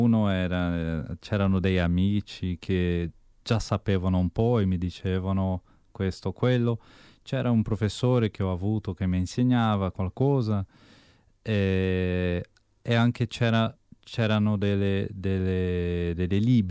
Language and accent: Italian; São Paulo, Brazil; Italian is a second language; now in Netherlands; Sono brasiliano di São Paulo, anche di origine italiana, e vivo in Olanda già da 11 anni.